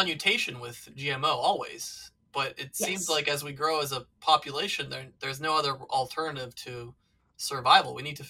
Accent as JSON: {"language": "English", "country": "Serbia", "second_language": "English", "said": "And at a young age, I was originally from Serbia, even I had something very similar."}